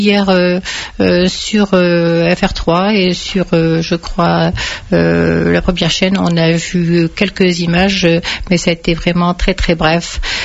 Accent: Algeria; now in Marseille, France; Lorsque nous sommes partis d'Algérie, nous sommes tous arrivés à Marseille.

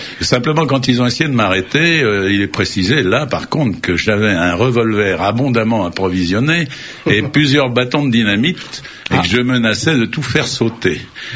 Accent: France; je suis un Français normal. C'est-à-dire, je suis pupille de la nation, j'ai été boy scout, j'ai été parrain, mon père a été turc d'Indochine, je suis tout à fait un ancien militaire également.

